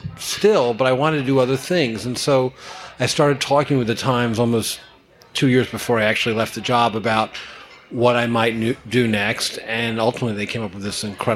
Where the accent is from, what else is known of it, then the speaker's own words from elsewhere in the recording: the South, United States; I may not be like him in any other way, except I'm vaguely from the South.